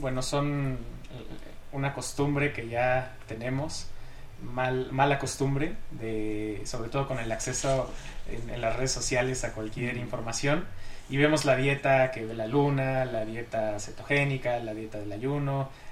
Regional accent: Mexico; El problema en realidad de nuestros hábitos como mexicanos tiene mucho que ver con este contexto sociocultural

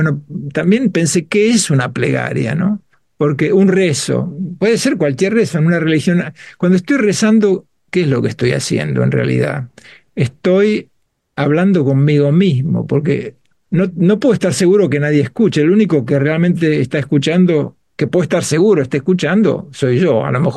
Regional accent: Argentina; moved away as an adult; now in United Kingdom; yo me crié en la Argentina y estuve allí hasta los 24 años. Ya hace casi 48 que vivo en Inglaterra

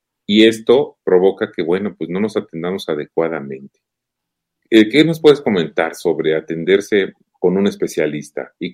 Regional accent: Mexico; así somos los mexicanos

